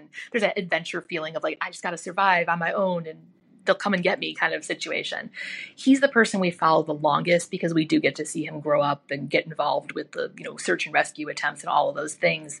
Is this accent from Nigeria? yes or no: no; Chicago, Illinois, United States; So I'm from the Chicagoland area. Like, I'm not from Toledo.